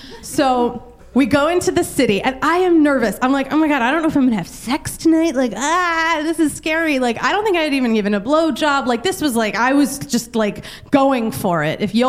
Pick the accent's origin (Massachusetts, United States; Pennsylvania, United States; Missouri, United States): Pennsylvania, United States; Philadelphia; I was from Philadelphia. And that was like our one thing we had in common, right? We were like, this is perfect. We're both from the East Coast of the United States.